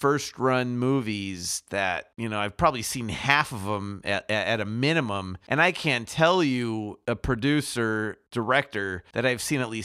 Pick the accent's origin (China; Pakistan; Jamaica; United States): United States; Chicago, Illinois; I mean, growing up in Chicago and stuff, it was always Saturdays.